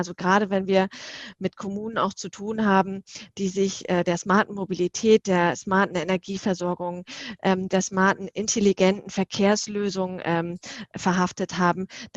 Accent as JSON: {"language": "German", "region": "Northern Germany", "country": "Germany", "tie": "born there", "lives_now": "Berlin, Germany", "said": "ich selber sitze hier in Berlin, habe aber auch dauernd immer mal wieder irgendwelche Störungen und komme gebürtig aus dem Norden"}